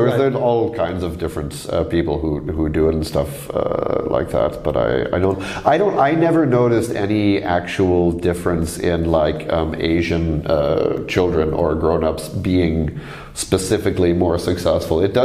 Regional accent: Toronto, Ontario, Canada; I grew up in Toronto, mm-hmm, which has like a very, very large Asian population.

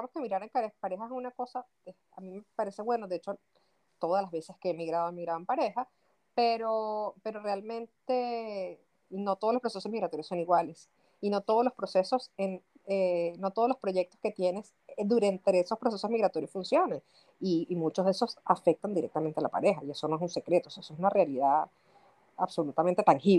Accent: Venezuela; yo sinceramente considero que soy migrante desde que nací, porque soy hija de migrantes. Crecí en Venezuela siendo hija de padres colombianos, sin embargo, pues toda mi vida la hice en Venezuela

